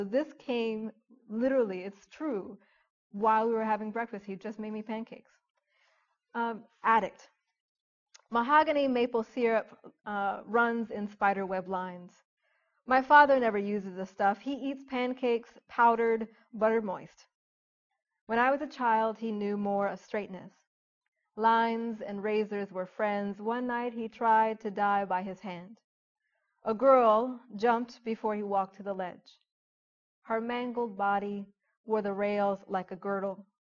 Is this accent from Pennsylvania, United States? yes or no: yes; Philadelphia, Pennsylvania, United States; for the rest of my time living in the house that I grew up in Philadelphia, I was haunted by the sound of the train.